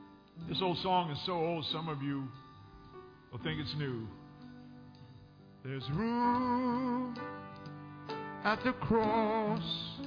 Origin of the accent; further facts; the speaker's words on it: Louisiana, United States; accent: Cajun; It took me a long time to overcome my Cajun accent, and every once in a while it comes back.